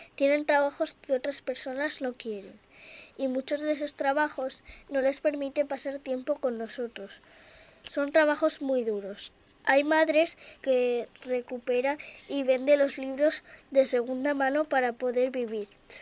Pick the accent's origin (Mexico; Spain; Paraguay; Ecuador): Spain; Madrid, Community of Madrid; soy de Madrid.